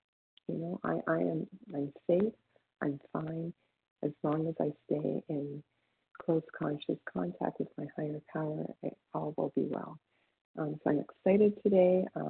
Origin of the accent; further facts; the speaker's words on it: Toronto, Ontario, Canada; I'm from Toronto, Canada.